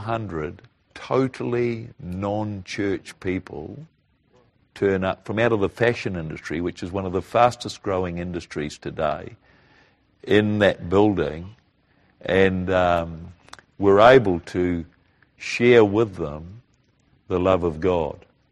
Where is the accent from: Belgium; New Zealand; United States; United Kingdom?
New Zealand; I'm a Kiwi, so I can say this, okay?